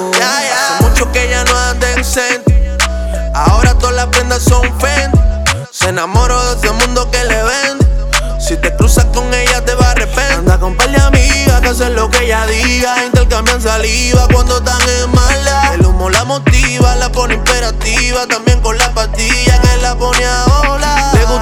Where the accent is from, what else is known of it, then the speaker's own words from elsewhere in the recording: Santo Domingo Este, Santo Domingo, Dominican Republic; Yo amo mi barrio. Los muchachos, tú no sabes. Que nosotros somos de Alma Rosa.